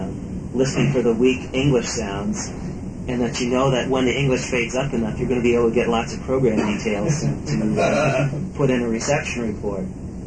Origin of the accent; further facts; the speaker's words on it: Canada; I'm Canadian, so at the moment I've applied for permanent resident status in the United States